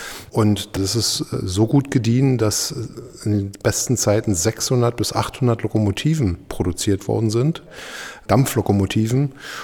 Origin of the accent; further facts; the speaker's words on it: Deutsch-Wusterhausen, Brandenburg, Germany; Also ich bin groß geworden in Deutsch-Wusterhausen, Ortsteil von Königs-Wusterhausen.